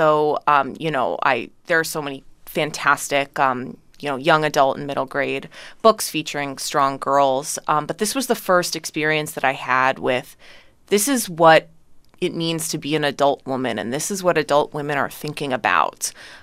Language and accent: English; Chicago, Illinois, United States; And in the bookstore where we grew up in Chicago, historical fiction was right next to romance.